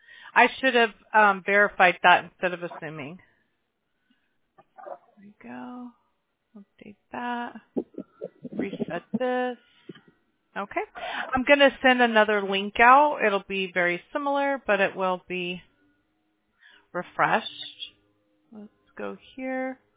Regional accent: Mobile, Alabama, United States; now in Huntington Beach, United States; I'm not. I'm from Mobile, Alabama.

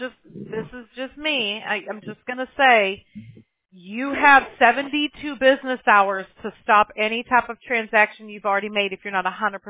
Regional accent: Mobile, Alabama, United States; born there; And I was born in Mobile, Alabama, so my husband's married to a Southern Belle as well

